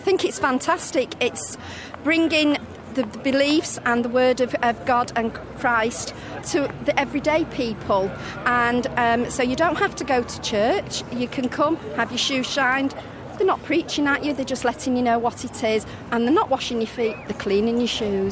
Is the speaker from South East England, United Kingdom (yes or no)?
no; Radcliffe, North West England, United Kingdom; I'm from Radcliffe. I came into Bolton this morning to do some shopping, as I usually